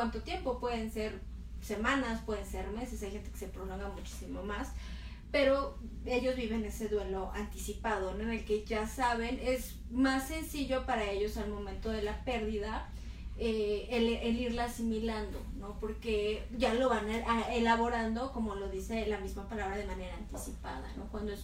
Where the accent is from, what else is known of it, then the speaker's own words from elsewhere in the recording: Mexico; nosotros somos parte de este país